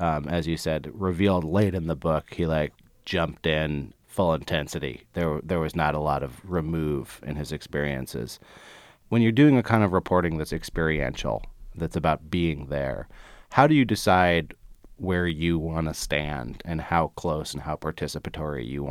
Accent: California, United States; I grew up in the Bay Area, so I'm very familiar with the milieu you're talking about.

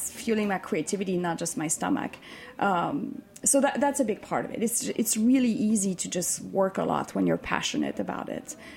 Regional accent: Switzerland; I'm from Switzerland, remember.

